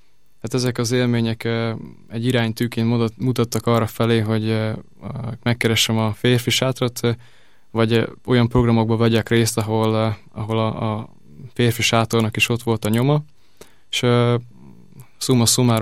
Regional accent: Berehove, Zakarpattia Oblast, Ukraine; also born or lived in Pécs; now in Budapest, Hungary; Kárpátaljáról érkeztem, azon belül is Beregszászról, és egy rövid tanulmányi időszak után felköltöztem Pécsre

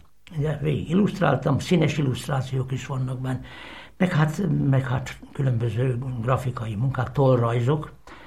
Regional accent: Veszprém County, Hungary; ami engem ért a szülőfalumban, meg a környezetben, Pápán

